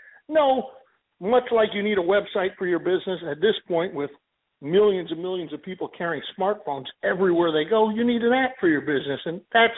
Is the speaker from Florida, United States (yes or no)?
yes; Florida, United States; I grew up here in South Florida, and my grandfather mm-hmm. used to take me to what they called the Fifth Street Gym in those days.